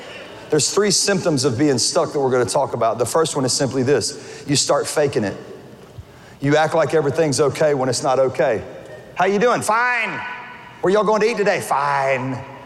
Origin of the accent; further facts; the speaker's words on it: West Monroe, Louisiana, United States; But I'm originally from West Monroe, Louisiana. That's right. West Monroe. West Funroe is what we call it. And it is quite possibly the stinkiest town you've ever been in.